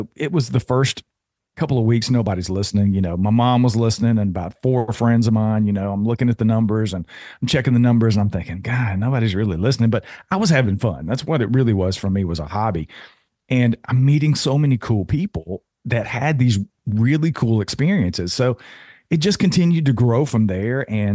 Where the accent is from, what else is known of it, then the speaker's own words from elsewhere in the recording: Georgia, United States; now in North Carolina, United States; I was born and raised in Georgia. We now live in North Carolina.